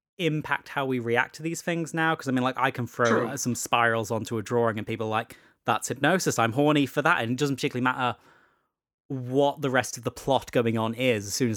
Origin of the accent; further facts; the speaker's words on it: England, United Kingdom; I don't, but as I'm English and you're American, we probably have very different TV experiences.